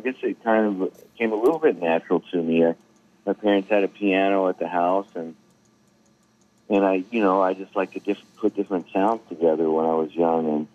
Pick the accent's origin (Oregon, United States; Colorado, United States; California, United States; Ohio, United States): Colorado, United States; Denver; I grew up in Denver